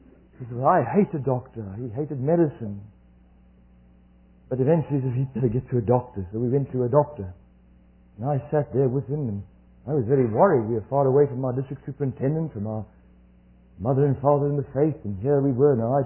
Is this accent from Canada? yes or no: no; South Africa